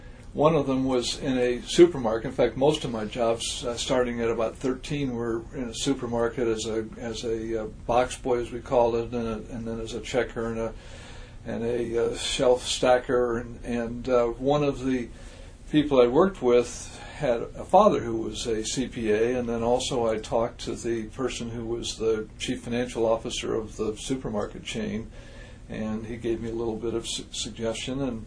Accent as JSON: {"language": "English", "town": "Los Angeles", "region": "California", "country": "United States", "tie": "born or raised there", "moved": "as an adult", "said": "Los Angeles, California, in 1938, and I lived about half of my life in Los Angeles from then until 1971."}